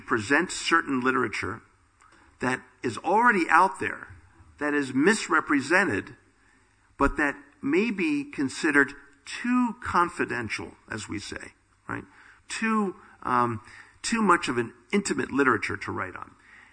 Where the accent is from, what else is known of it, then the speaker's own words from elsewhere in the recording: United States; First, you'll forgive me that I'm American, right?